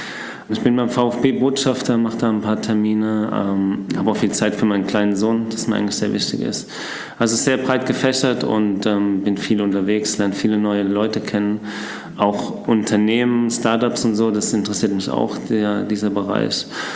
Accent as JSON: {"language": "German", "town": "Hofheim", "region": "Hesse", "country": "Germany", "said": "Ich komme aus Hof am Ried. Das ist bei Lambertheim, Worms, so die Ecke."}